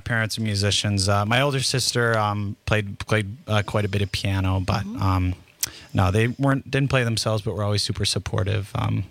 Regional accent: Whitefish Bay, Wisconsin, United States; born or raised there

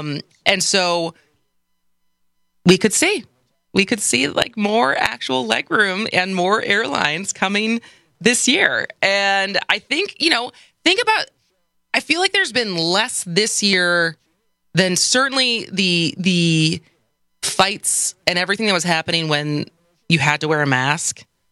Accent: Midwest, United States; So, I come from tall stock, I'm from the Midwest, I'm 5'10"

